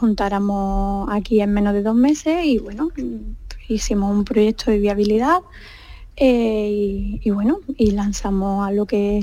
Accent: Palma del Río, Andalusia, Spain; born there; Nací en Palma del Río, un pueblecito de Córdoba. Bueno, un pueblecito no, una ciudad.

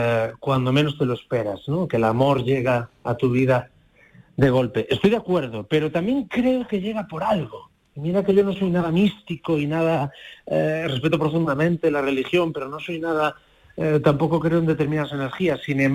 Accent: Galicia, Spain; A ver, yo soy un gallego emigrante, uno más, y encima me dedico a la música.

